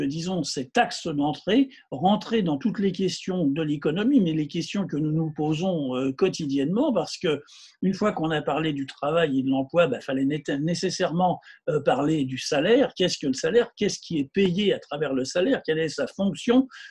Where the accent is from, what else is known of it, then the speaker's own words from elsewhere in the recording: Paris, Île-de-France, France; je suis un Parisien du 20e arrondissement et de Ménilmontant, du quartier de noblesse. J'ai confiné à Paris. Je suis resté à Paris, je n'ai pas bougé de Paris.